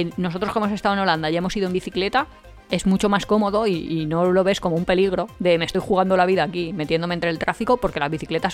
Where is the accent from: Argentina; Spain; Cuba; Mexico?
Spain; Valencia, Valencian Community; ¿yo soy valenciana o yo soy turista?